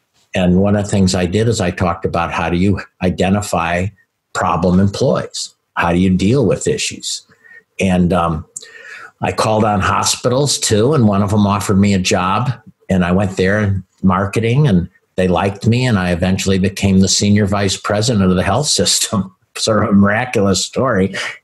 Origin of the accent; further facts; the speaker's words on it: Chicago, Illinois, United States; now in Pensacola, United States; I grew up outside Chicago. I went to a very integrated school. I never went to a school that wasn't integrated. I didn't know segregation until I came to Pensacola, I think, sometimes.